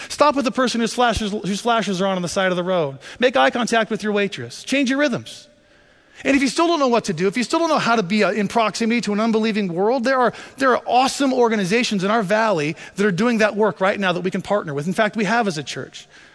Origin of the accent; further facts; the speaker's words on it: Montana, United States; I grew up hunting in Montana, and we stalk hunted.